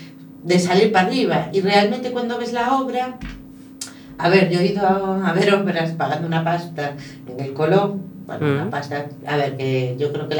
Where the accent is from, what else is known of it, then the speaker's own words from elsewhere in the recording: Andalusia, Spain; also born or lived in England; yo estuve viviendo en Inglaterra y hubo quien me preguntó que por qué no llevaba el traje de mi tierra.